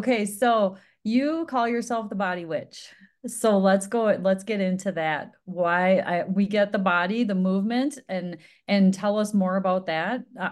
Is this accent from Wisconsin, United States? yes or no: yes; Wisconsin, United States; also born or lived in Milwaukee; I grew up in Wisconsin on Lake Winnebago and then moved to Milwaukee on Lake Michigan, near Lake Michigan.